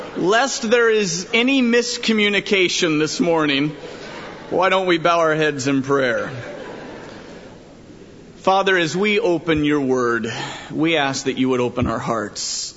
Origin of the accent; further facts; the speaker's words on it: Florida, United States; now in Colorado Springs, United States; I grew up in South Florida, and I'm a beach hound by nature. And when God said that he wanted me to move to Colorado Springs